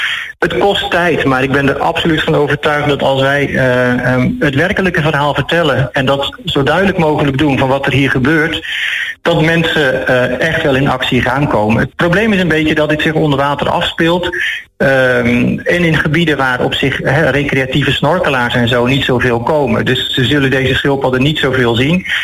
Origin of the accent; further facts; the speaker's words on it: Curaçao; door verontreinigd water wat wij zelf als Curaçaoënaars lozen in onze wateren, in de zee